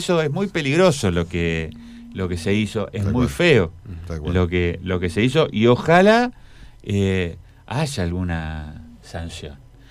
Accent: Aluminé, Neuquén, Argentina; y yo que vengo de Aluminé, ¿qué le digo a mis vecinos?

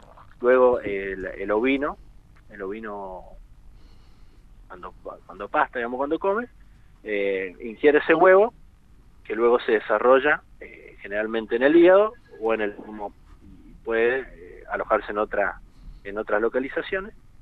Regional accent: Mendoza, Argentina; Yo soy oriundo de Mendoza

